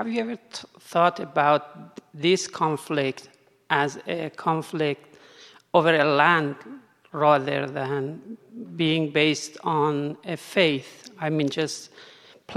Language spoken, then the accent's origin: English; Iran; English is a second language; from Iran. I'm doing my sabbatical here in CJP.